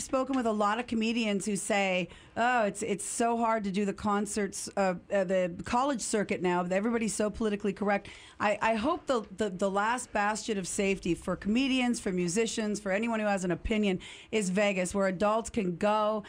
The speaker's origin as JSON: {"language": "English", "country": "Canada", "tie": "born or raised there", "said": "I was saying growing up in Canada and near many, it's a different, you know, but we were near North American Indian and reservations"}